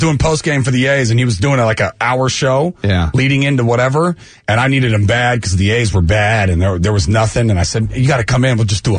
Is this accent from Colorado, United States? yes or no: no; Berkeley, California, United States; No, I'm from Berkeley.